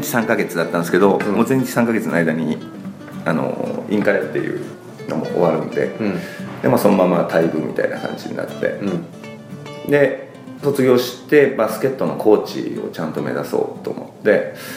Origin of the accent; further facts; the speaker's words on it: Nagasaki, Japan; moved away as an adult; now in Tokyo, Japan; まあ、長崎が出身なんですけど、はい、大学で東京に上がってきたら